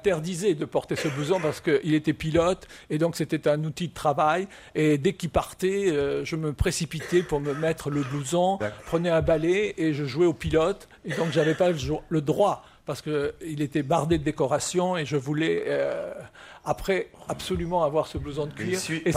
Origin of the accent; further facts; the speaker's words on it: Provence-Alpes-Côte d'Azur, France; Oui, je suis un enfant du pays. J'ai perdu l'accent, mais je peux le retrouver.